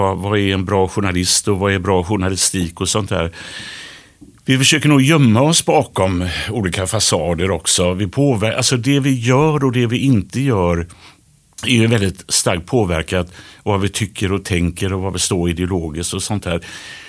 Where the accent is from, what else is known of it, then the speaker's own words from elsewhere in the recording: Gothenburg, Västra Götaland County, Sweden; Det var väl min uppväxt i Biskopsgården.